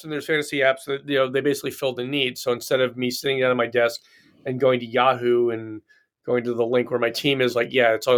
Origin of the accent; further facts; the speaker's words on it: Philadelphia, Pennsylvania, United States; Because I grew up in Philadelphia.